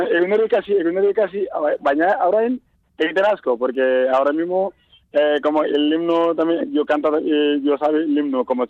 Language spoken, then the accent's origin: Spanish; Andalusia, Spain; accent: Andalusian; Vale, porque yo hablo andaluz, como gente andaluz, ¿vale?